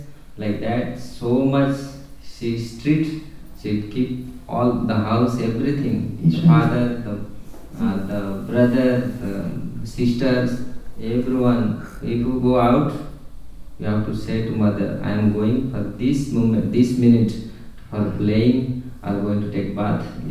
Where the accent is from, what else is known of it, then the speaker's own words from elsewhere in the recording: Odisha, India; In India, especially because I am from Orissa, Orissa, so the culture, no?